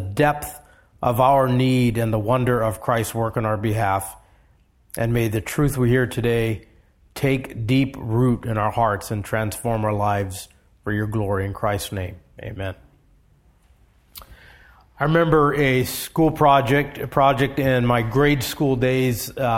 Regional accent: Hawaii, United States; And, you know, growing up in Hawaii, where you had bright sunshine and 80 degree temperatures, it seemed like, it felt like a very practical thing to know.

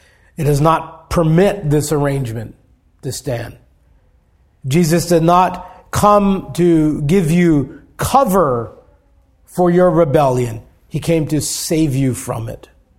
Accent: Hawaii, United States; I grew up in Hawaii, and as a boy, I would go out to the reef to spearfish octopus.

